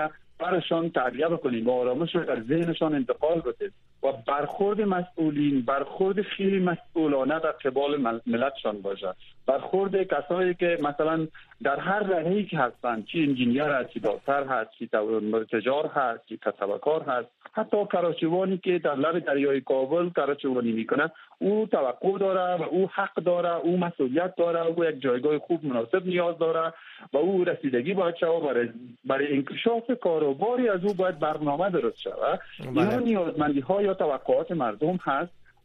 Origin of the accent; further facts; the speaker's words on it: Afghanistan; من خودم هیچگاه علاقمند به این نیستم که افغانستان را ترک بکنم به جایی دیگر، چون اینجا کشور من است، زادگاه من است، در اینجا درس خواندیم، 20 سال درس خواندیم